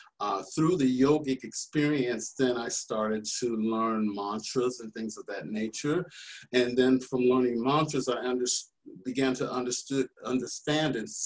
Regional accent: Michigan, United States; And actually, I grew up in Michigan. And of course, you have a lot of people in Michigan who are from the South.

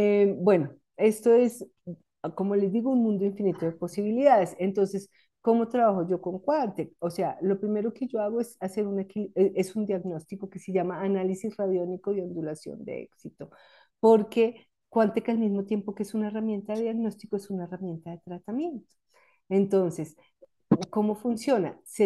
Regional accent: Bogotá, Colombia; en esa época yo estaba en Colombia, yo soy de Bogotá y vivía en Bogotá

